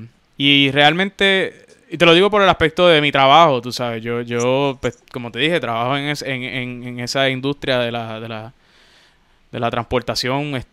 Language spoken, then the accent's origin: Spanish; Puerto Rico; nos afecta a nosotros como puertorriqueños